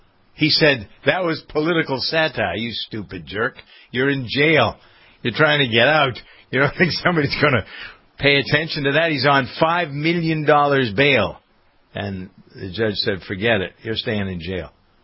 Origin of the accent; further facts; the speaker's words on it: New England, United States; Yes, I am from New England, boys and girls, and once in a while, it creeps in.